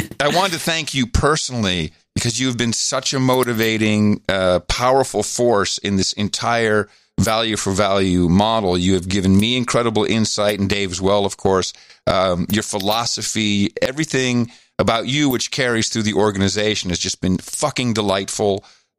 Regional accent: Netherlands; I grew up in the Netherlands

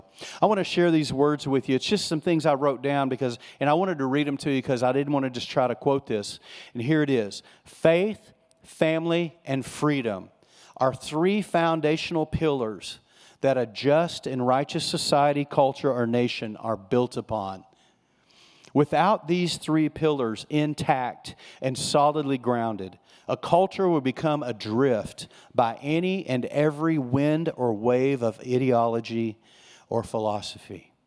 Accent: Texas, United States; I grew up in West Texas. There wasn't any waves to ride in West Texas. There were no oceans.

